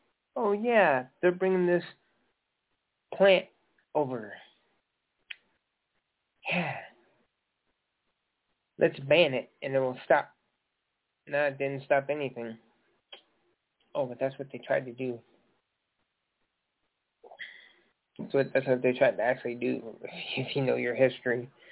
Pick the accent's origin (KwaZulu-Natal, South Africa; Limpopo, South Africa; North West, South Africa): KwaZulu-Natal, South Africa; Durban; now in United States; Oh, ma'am, I'm an African-American. I'm from Durban, South Africa, so yes. And now I'm an American citizen, so yes.